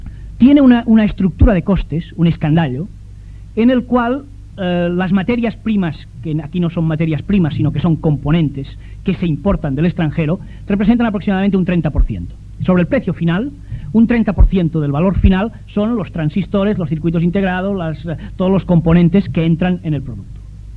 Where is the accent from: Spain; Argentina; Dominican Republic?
Spain; Catalonia; digo en Cataluña porque es mi tierra